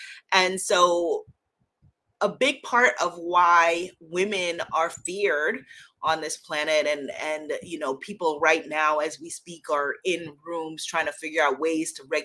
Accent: United States; at that time Cuba was closed off to my country, I'm an American

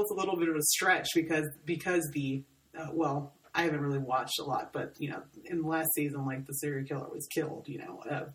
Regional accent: Seguin, Texas, United States; Seguin, Texas, yes.

